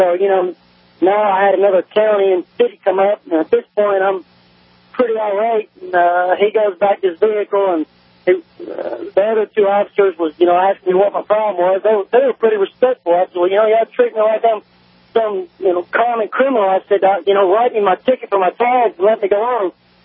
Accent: Nashville, Tennessee, United States; I was raised up in Nashville, you know, so I'm used to dealing with an aggressive police force, but I moved to West Tennessee.

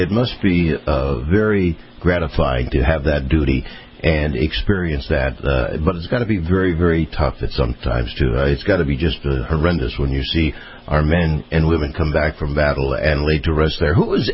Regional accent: Florida, United States; And even though I am from Florida, when I come to Washington, can I visit you?

